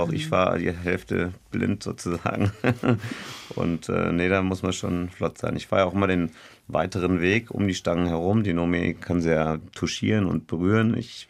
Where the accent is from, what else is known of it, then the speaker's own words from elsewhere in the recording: Marburg, Hesse, Germany; born there; also born or lived in Bavaria; Ja, ich bin in Marburg geboren